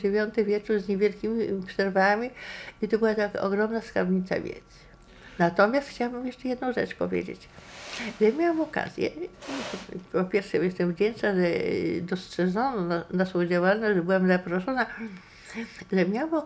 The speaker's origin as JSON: {"language": "Polish", "town": "Białystok", "region": "Podlaskie Voivodeship", "country": "Poland", "tie": "born there", "said": "Podlasie, w którym się urodziłam, prawda? Się urodziłam w Białymstoku, jestem tutaj"}